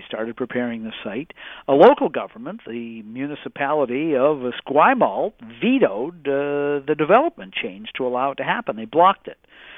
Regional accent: Seattle, Washington, United States; I'm going to sound like a traitor to my hometown for saying this, but listen, what prompted this in the first place, let us recall, was some news coverage down there, started by Joel Connolly of the Seattle Post-Intelligencer

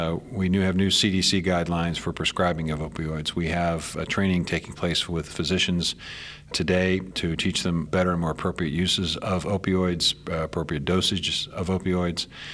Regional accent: Pittsburgh, Pennsylvania, United States; I'm happy to be back in my home state of Pennsylvania.

